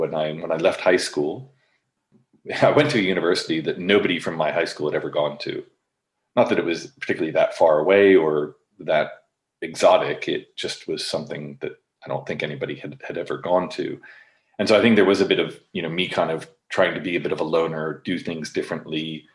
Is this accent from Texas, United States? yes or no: no; California, United States; born there; I was born in California, and I think we spent about 3 weeks there before we drove across country because my father was stationed there during the Vietnam War.